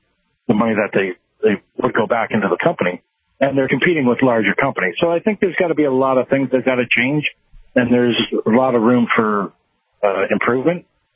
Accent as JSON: {"language": "English", "region": "Ontario", "country": "Canada"}